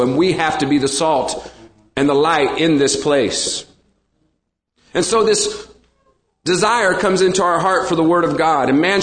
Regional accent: Indiana, United States; now in Phoenix, United States; I'm an American. I was born here, raised here, bred here. Indiana, moved to Phoenix.

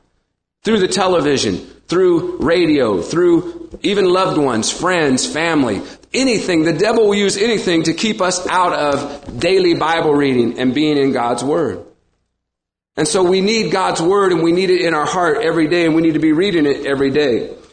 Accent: Indiana, United States; now in Phoenix, United States; I'm an American. I was born here, raised here, bred here. Indiana, moved to Phoenix.

